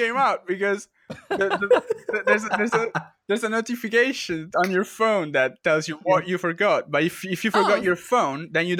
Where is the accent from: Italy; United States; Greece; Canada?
Italy; Rome, Lazio; English is a second language; I'm from the middle. I'm from Rome.